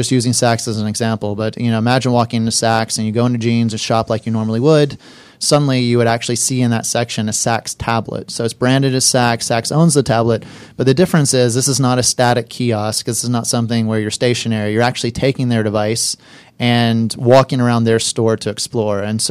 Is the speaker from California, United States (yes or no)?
no; Atlanta, Georgia, United States; On the record, I am the one Georgia native. So I grew up in Atlanta.